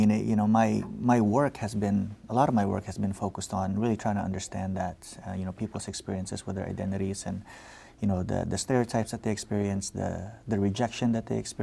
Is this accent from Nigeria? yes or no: no; Philippines; accent: Filipino; English is a second language; now in United States; When I moved here from the Philippines, I was trying to fit in, you know, I was trying to, you know, to get rid of my Filipino accent when I spoke English.